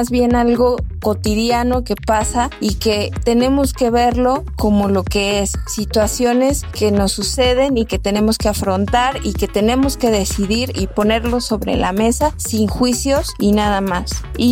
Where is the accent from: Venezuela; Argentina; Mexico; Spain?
Mexico; aquí hay algo que como mexicanos y mexicanas nos podremos sentir identificados